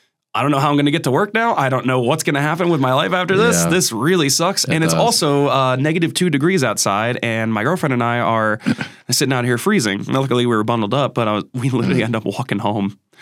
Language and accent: English; Northeast, United States; Like, and we grew up in the Northeast. Like, we get it.